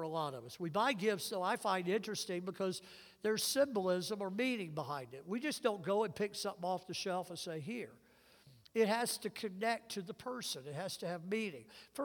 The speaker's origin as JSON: {"language": "English", "region": "Mississippi", "country": "United States", "tie": "born or raised there", "said": "I remember growing up in Mississippi, we didn't get snow. And because I was down in the southern part of Mississippi."}